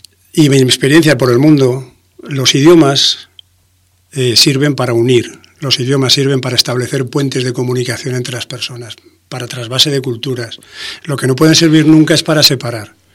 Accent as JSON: {"language": "Spanish", "region": "Aragon", "country": "Spain", "said": "Yo siempre pongo el mismo ejemplo. Yo soy aragonés."}